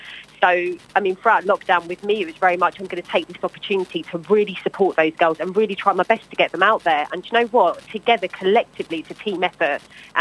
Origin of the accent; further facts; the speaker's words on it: United Kingdom; I feel really proud being a British Asian woman working within the sports industry